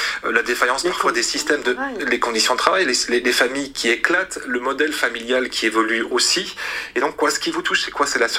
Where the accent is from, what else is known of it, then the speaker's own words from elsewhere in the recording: Belgium; chez nous, en Belgique